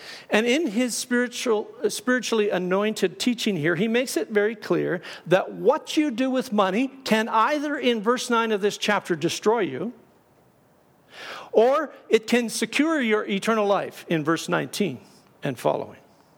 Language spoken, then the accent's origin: English; Saskatchewan, Canada; In the farming community that I grew up in Saskatchewan, there was a farmer who did not heed this advice.